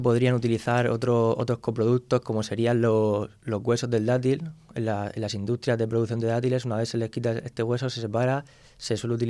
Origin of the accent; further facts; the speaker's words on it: Orihuela, Valencian Community, Spain; No, yo soy de Orihuela.